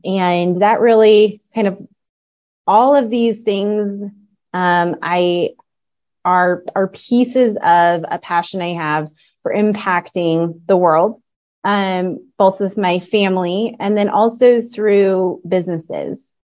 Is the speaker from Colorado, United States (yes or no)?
yes; Colorado, United States; We were both born and raised in Colorado, and I'm a mom.